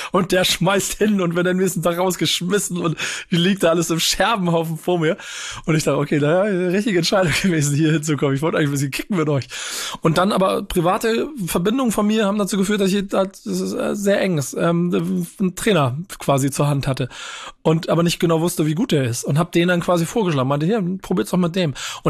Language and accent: German; Hamburg, Germany; Ich bin in Hamburg geboren, auch dann ein paar Jahre groß geworden. Dann bin ich familiärbedingt in den Süden von Hamburg gezogen